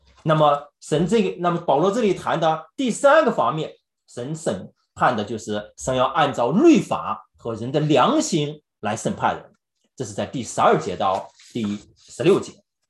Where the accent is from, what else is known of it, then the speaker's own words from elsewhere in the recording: China; 犹太人呢，也像我们中国人常常想的